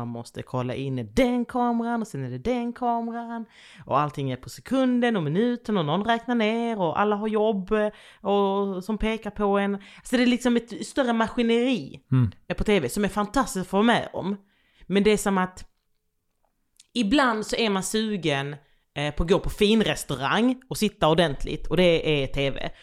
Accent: Jönköping, Jönköping County, Sweden; also born or lived in Västervik; Och där föddes jag.

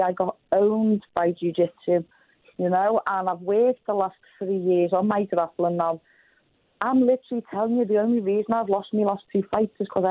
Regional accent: Liverpool, North West England, United Kingdom; trying to be like poor Liverpool, poor us, but we've just learned to get on with it.

